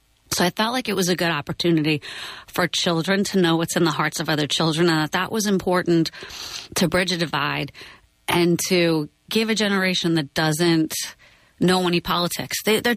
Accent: New York, United States; now in Bay Area, United States; For me, you know, I grew up in New York, and New York is extremely Zionist, extremely Zionist.

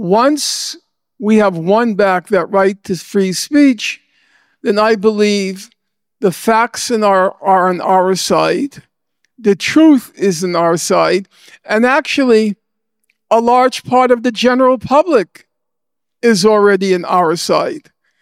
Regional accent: United States; Speaking as an American, what we did to the Native Americans in our country was not much better than what Israel is doing to the Palestinians.

